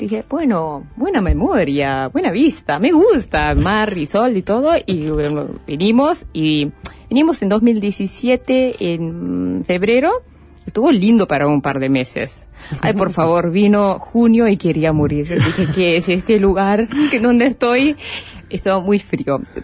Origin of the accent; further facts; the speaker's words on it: Saudi Arabia; also born or lived in Pakistan; Así que casi que tenía un mes cuando llegué en Arabia Saudita, y de ahí hasta 17 años de mi vida.